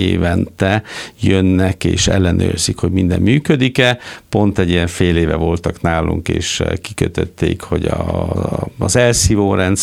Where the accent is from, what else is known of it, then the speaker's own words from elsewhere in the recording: Hungary; now in Switzerland; bárkivel beszélünk, vagy bemutatkozunk, hogy magyarok vagyunk, magyar származások, akkor pozitívan beszélnek Magyarországról